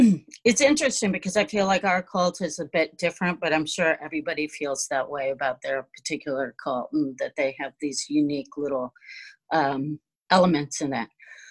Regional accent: California, United States; moved away as an adult; So I grew up in California, and the cult was in Santa Monica, California.

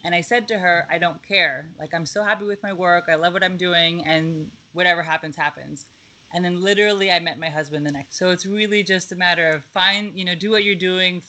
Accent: Lake Success, New York, United States; now in Manhattan, United States; I am from Long Island. I grew up in Lake Success, Chamathkana. I went to med school in Albany. I live in Manhattan now.

